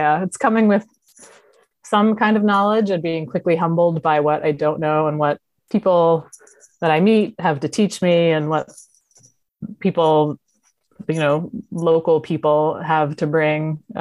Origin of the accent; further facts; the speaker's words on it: Bridgewater, New Jersey, United States; now in West Orange, United States; I grew up in Bridgewater. Yes. Now I live in West Orange, Essex County. So I'm from Somerset County to Essex County.